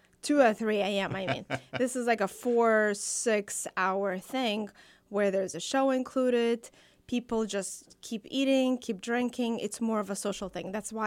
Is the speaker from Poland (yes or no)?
no; Kyiv, Kyiv City, Ukraine; now in United States; We are originally from Kiev, Ukraine.